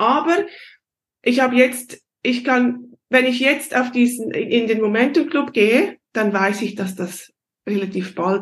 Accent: Switzerland; accent: Swiss German

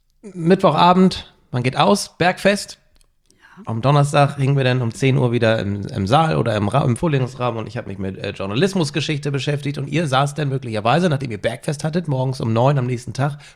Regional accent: Milchstedt, Germany; Und ich bin ja in Milchstedt aufgewachsen. Hab die schönste Zeit meines Lebens gefühlt in Milchstedt verbracht.

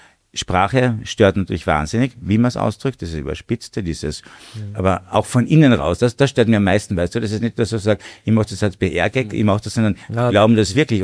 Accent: Carinthia, Austria; born there; now in Vienna, Austria; Ich bin mittlerweile eingefleischter Wiener, aber ich bin geborener Kärntner.

